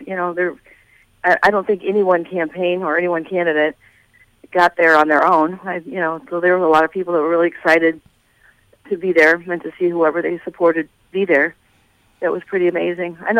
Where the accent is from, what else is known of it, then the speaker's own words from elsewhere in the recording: United States; when I told her that I was recently elected, that I was from Lake County